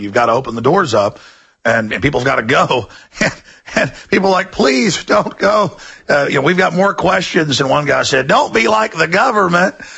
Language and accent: English; Dallas, Texas, United States; I mean, I grew up in Dallas. Now I go back to Dallas and I'm like, ugh